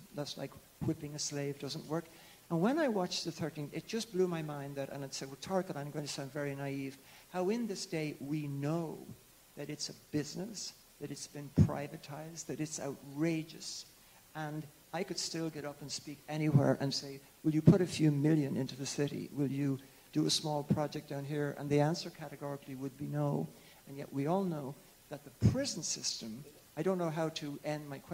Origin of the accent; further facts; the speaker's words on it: Ireland; now in Baltimore, United States; I'm from Ireland originally.